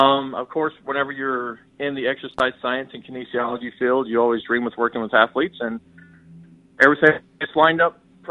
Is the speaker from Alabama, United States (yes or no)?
yes; Birmingham, Alabama, United States; moved away as an adult; now in Northfield, United States; I grew up in Birmingham, Alabama. Joined the Army when I was 20. Retired in 2014. Moved up here to Minnesota about July 2014 because my wife is from the Twin Cities.